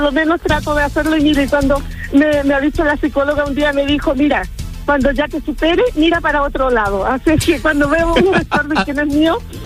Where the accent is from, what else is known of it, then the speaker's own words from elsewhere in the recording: Chile; now in Spain; De Chile.